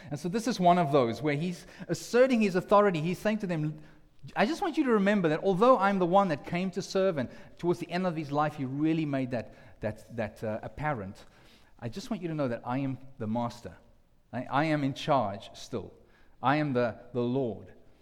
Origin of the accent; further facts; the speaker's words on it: South Africa; Actually, I come from South Africa, I'm sort of half in between